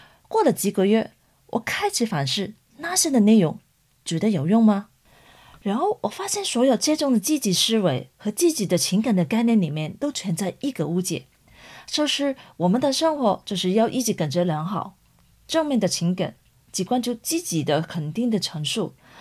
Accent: Hong Kong; 特别是我来自香港背景文化，我发现人们有很多的抱怨、批判、纳闷、脾气不好

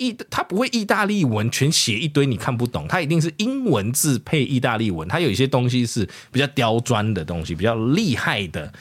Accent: Taiwan; 没错，我们台湾人对投资理财很强

